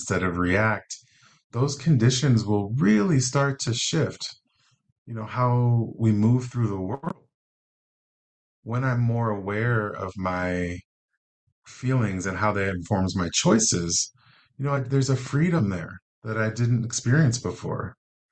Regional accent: Chicago, Illinois, United States; And I was from Chicago.

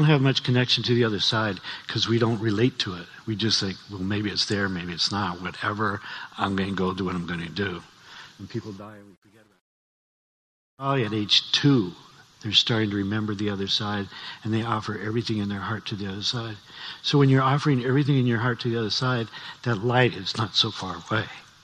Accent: Denver, Colorado, United States; Because I'm still American from Denver, Colorado.

